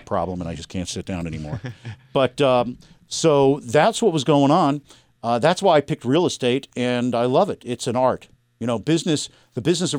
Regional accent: Miami, Florida, United States; I grew up here in Miami. Okay. My dad had MS. My mom was a social worker, so I really am a first-generation business person.

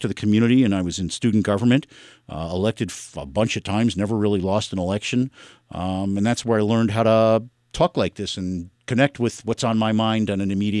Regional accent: Miami, Florida, United States; I grew up here in Miami. Okay. My dad had MS. My mom was a social worker, so I really am a first-generation business person.

